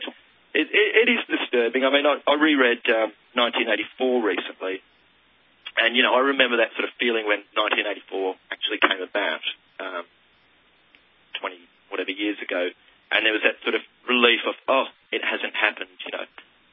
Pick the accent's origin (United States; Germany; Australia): Australia; I'm from Australia originally, and they're running away with it over there.